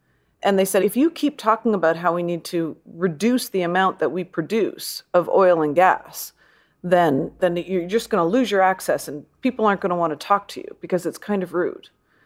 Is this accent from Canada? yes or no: yes; Canada; But as a Canadian, I love that story